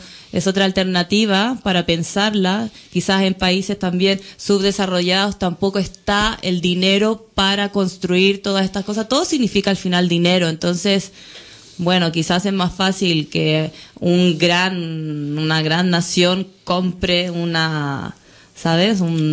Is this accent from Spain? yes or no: no; Chile; Yo soy de Chile.